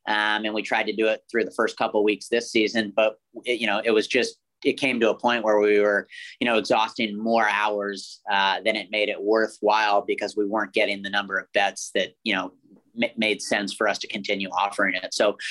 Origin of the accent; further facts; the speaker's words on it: East Coast, United States; now in Las Vegas, United States; I grew up on the East Coast, you know, didn't kind of understand everything that went on in terms of the gambling world and Las Vegas.